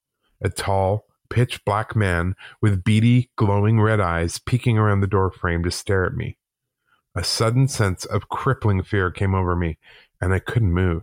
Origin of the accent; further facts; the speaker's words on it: Calgary, Alberta, Canada; also born or lived in Whitehorse; I was born in Whitehorse, Yukon, but moved to Calgary, Alberta with my mom and stepdad when I was six. We moved into a small two-bedroom basement suite in a quiet family neighborhood